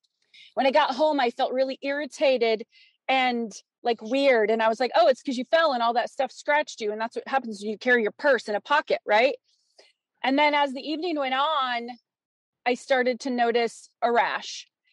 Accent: Idaho, United States; moved away as an adult; In August of 2017, I moved from Colorado to Colorado from Idaho. And Idaho had been my hometown for 50 years.

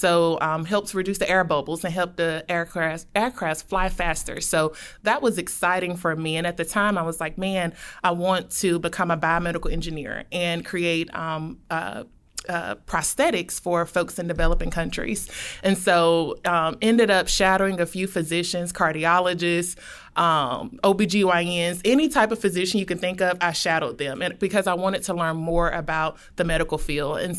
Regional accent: Auburn, Alabama, United States; I'm from Auburn, yes.

